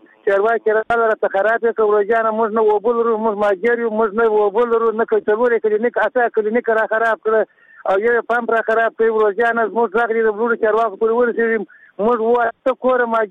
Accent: Afghanistan; موږ د افغانستان بچان نه یو

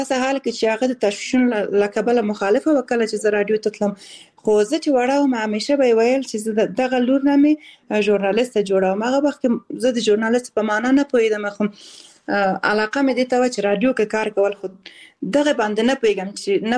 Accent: Balkh, Afghanistan; born there; also born or lived in Khost / Kabul / Kunduz; او زه اصل د خوست ولایت یم خو زیږیدلې په بلخ ولایت کې یم او زده کړې مې په کابل کې او په کندز ولایت کې کړې دي

